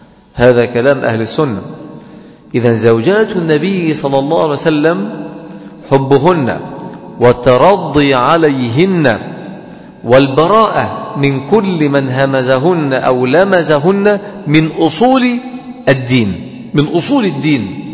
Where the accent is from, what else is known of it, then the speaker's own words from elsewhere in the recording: Mansoura, Dakahlia, Egypt; يعني عندنا في المنصورة